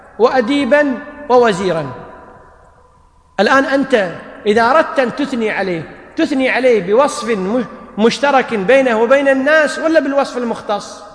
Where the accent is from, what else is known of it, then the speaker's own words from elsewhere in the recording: Kuwait; عندنا في الكويت يقولون للرجل الكبير المسؤول سيد السيد فلان سيدنا فلان